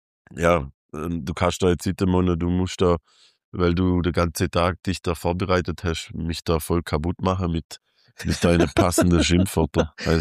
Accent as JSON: {"language": "German", "region": "Baden-Württemberg", "country": "Germany", "said": "bei uns im Schwabenland"}